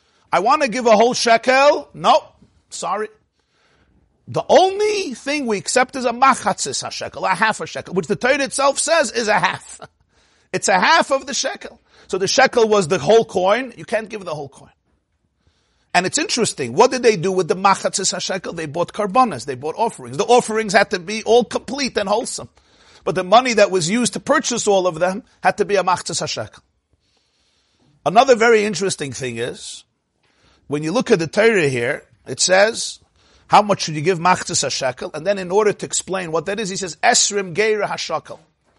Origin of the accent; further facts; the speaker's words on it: Brooklyn, New York, United States; I grew up in Crown Heights, the section of Crown Heights in Brooklyn, New York.